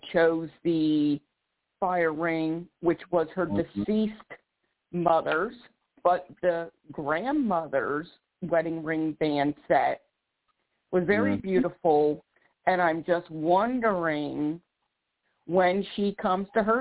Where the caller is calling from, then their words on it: Philadelphia, Pennsylvania, United States; I'm calling from Philadelphia, PA.